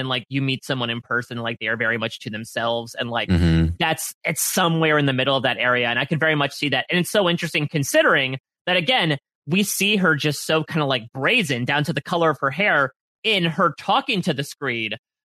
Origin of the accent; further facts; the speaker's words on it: Connecticut, United States; And I'm from Connecticut.